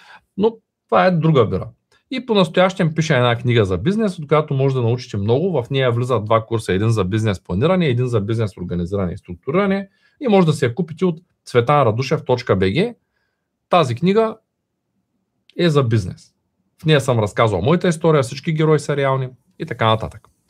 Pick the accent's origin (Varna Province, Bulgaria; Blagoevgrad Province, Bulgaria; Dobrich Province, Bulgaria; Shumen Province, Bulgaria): Shumen Province, Bulgaria; Shumen; На 39 години ще стана скоро. От Шумен съм, работя и живея тук.